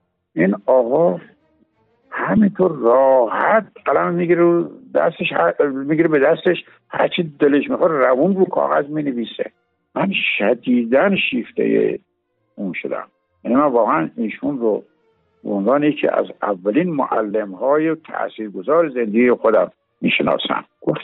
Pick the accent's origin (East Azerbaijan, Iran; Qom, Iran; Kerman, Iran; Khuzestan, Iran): Kerman, Iran; born there; من در سال 1324 در کرمان به دنیا آمدم.